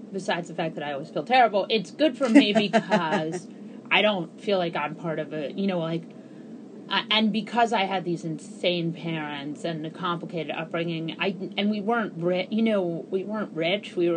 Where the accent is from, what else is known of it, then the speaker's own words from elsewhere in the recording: New York City, New York, United States; You know what's funny is I grew up in New York and my parents grew up in New York and my grandparents grew up in New York.